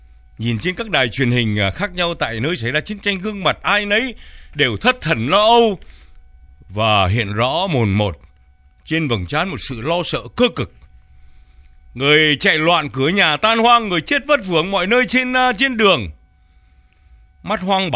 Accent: Nam Định, Vietnam; moved away; Tôi không sinh ở Hà Nội thưa chị, tôi quê Nam Định Thái Bình như chị biết vậy

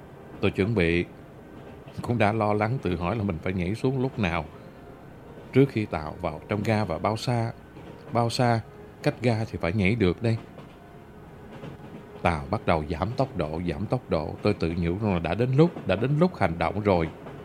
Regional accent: Phù Cát, Bình Định, Vietnam; Rồi Phù Cát lại là quê hương của tôi

